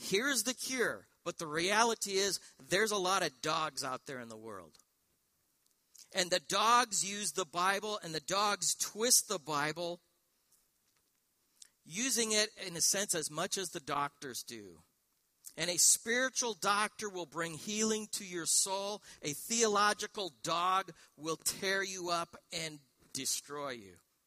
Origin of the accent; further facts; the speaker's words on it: Northern United States, United States; accent: northern; Evidently, my northern accent doesn't work down here.